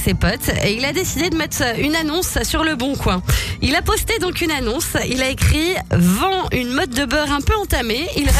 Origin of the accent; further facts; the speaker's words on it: Nantes, Pays de la Loire, France; Et chez moi, en Loire-Atlantique, on dit crayon de bois.